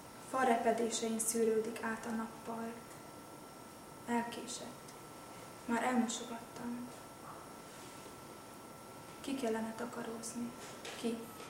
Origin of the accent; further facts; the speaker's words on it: Budapest, Hungary; 1985. október 24-én születtem Budapesten, és azóta is ott élek, ott tanulok. Jelenleg az ELTE angol-magyar szakán vagyok, 4. éves hallgató.